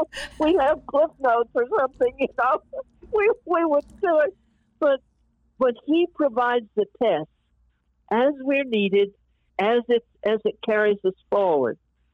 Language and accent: English; New York, United States; I was from New York.